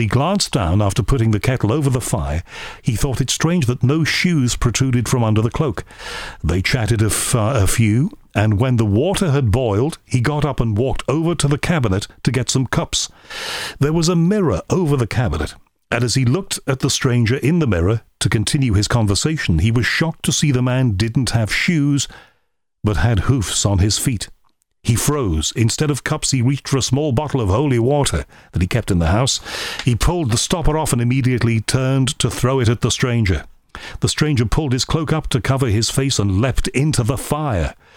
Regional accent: Dungannon, Northern Ireland, United Kingdom; When I was about 10, growing up in Dungannon, Northern Ireland

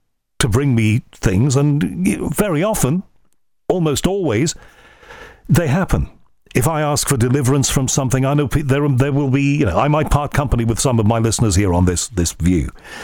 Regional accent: Liverpool, North West England, United Kingdom; You know, I was born and brought up in Liverpool. I was lucky to be and gifted to have been brought up in Liverpool, a wonderful multicultural, free-thinking city that is a creative dynamo.

